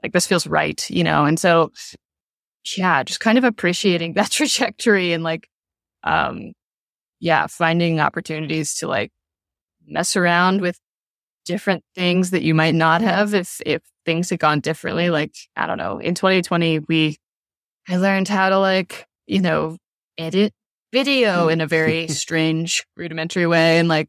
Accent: Louisville, Kentucky, United States; And like at the final night of the tour was in my hometown in Louisville at a club I loved to go to when I was younger.

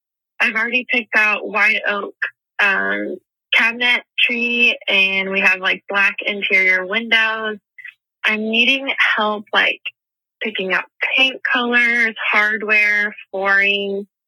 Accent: Tacoma, Washington, United States; I'm from Tacoma, Washington.

